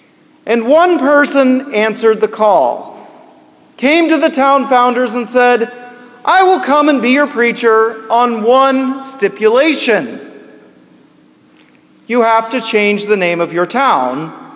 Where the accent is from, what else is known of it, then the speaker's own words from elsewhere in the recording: Winfield, Kansas, United States; Many of you probably know that I grew up in Kansas. Grew up in a small town in south central Kansas, about 45 minutes southeast of Wichita, by the name of Winfield.